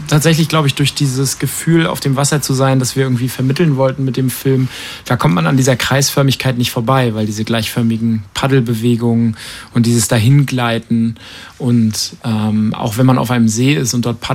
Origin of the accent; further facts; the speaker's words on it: Rostock, Mecklenburg-Vorpommern, Germany; Ich bin Rostocker und ich lebe auch immer noch in Rostock